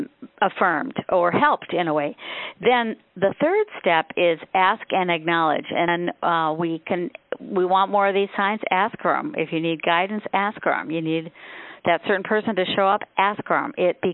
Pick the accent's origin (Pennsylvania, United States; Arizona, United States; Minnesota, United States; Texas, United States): Minnesota, United States; we're from Minnesota, and he loved his Minnesota Twins hat